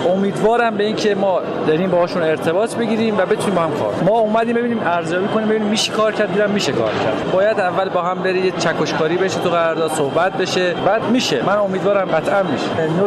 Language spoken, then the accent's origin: Persian; Iran; از ایران اومدیم.